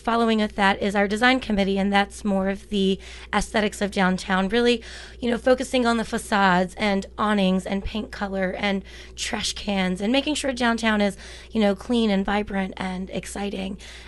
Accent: Virginia, United States; moved away as an adult; now in Astoria, United States; I'm originally from Virginia, born and raised, and moved to Oregon about 4.5 years ago. And I've been in Astoria

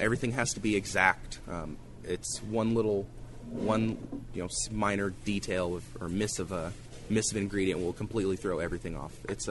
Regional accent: Salem, Oregon, United States; now in Astoria, United States; I'm 21. I'm from Salem, Oregon. I've been there all my life. Love it out there. Been up here in Astoria since February.

